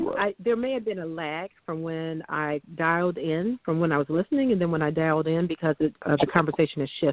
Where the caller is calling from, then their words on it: Cleveland, Ohio, United States; From Cleveland, even though it's a Columbus number.